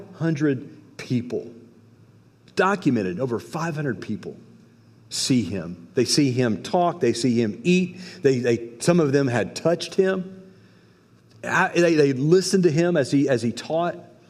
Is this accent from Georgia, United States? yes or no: no; Indiana, United States; I grew up in Indiana where I saw all of that.